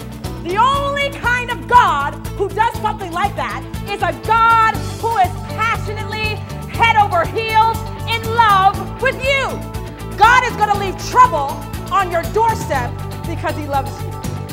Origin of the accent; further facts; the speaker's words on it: Canada; So I've been to this church several times to hang out with her on holidays because I'm Canadian